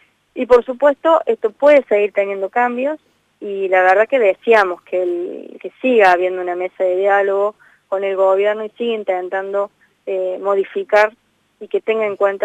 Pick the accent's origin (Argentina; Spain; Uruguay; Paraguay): Argentina; que también debemos superar como argentinos.